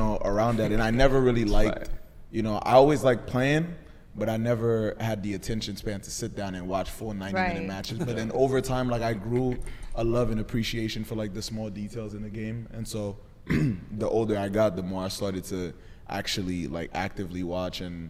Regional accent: Haiti; now in United States; I grew up in Haiti. So I've been living in the States since 2010.

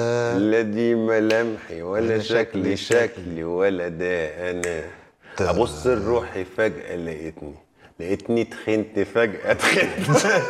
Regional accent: Saqulta, Sohag Governorate, Egypt; accent: Saidi; انا صعيدي من سوهاج

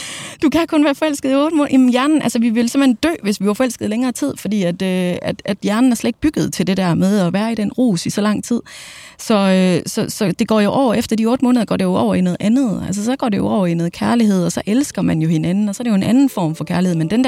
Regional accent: Jutland, Denmark; men vi er jo fra Jylland, det ligger jo i kortene

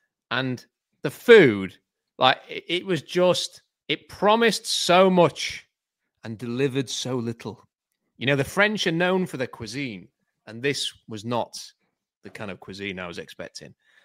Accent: United Kingdom; it was only because I'm British that I didn't stand up and kick off, because we British, we can never complain about anything.

